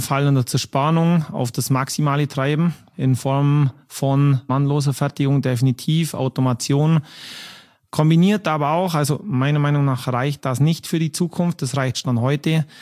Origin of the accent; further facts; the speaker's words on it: Bavaria, Germany; Gibt eigentlich keine Frage, was meine Antwort ist als richtiger Allgäuer.